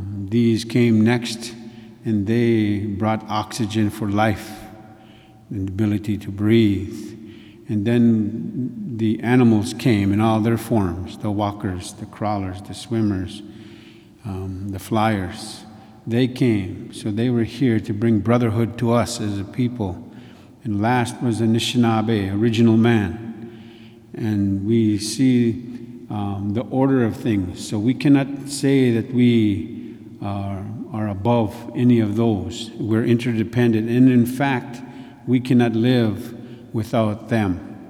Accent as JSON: {"language": "English", "town": "Duluth", "region": "Minnesota", "country": "United States", "tie": "born or raised there", "said": "And I was raised here in Duluth, also on the Central Hillside."}